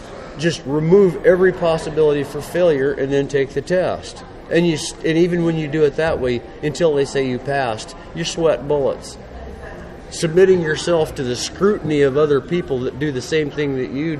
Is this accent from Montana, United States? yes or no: yes; Montana, United States